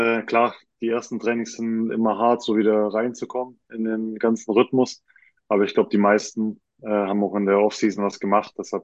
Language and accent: German; Ravensburg, Baden-Württemberg, Germany; Ich komme aus Ravensburg und habe da, würde ich auch sagen, 90% von meinem Sommer verbracht.